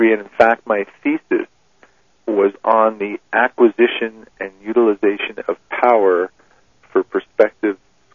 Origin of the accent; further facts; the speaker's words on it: Montreal, Quebec, Canada; born there; also born or lived in Calgary / Vancouver; now in Twin Butte, Canada; I was born in Montreal and I've lived in Calgary and Vancouver, so lived in the big cities. And now I live in this little tiny hamlet, of Twin Butte, and I've been here for 15 years.